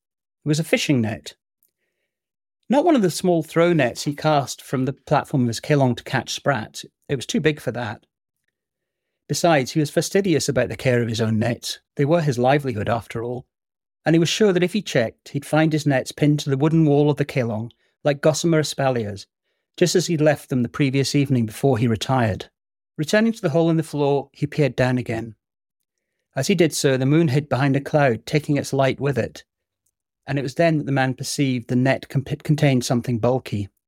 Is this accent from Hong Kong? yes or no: yes; Hong Kong; also born or lived in Singapore; I grew up in the Far East. I lived in the Far East till I was 21, first in Hong Kong and then in Singapore.